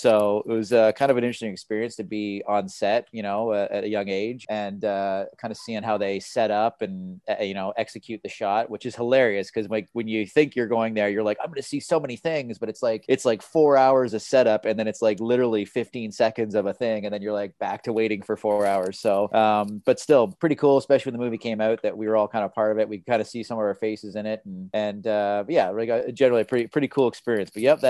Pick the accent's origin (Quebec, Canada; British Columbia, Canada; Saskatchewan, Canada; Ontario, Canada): Ontario, Canada; Wasaga Beach; Yeah, so I grew up in Wasega Beach, about an hour north of Toronto.